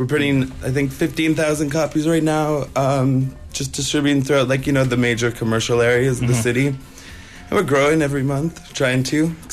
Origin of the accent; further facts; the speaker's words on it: Calgary, Alberta, Canada; I grew up in Calgary, in the punk rock scene in Calgary, actually.